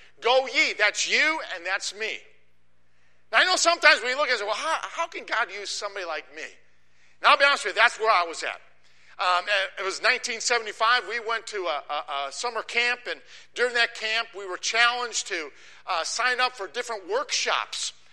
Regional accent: Chicago, Illinois, United States; And I said, I'm from Chicago.

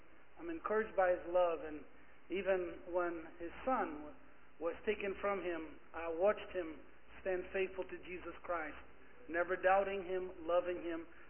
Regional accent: United States; I never dreamed as an American missionary that I would go to Mexico to raise support to go to Africa.

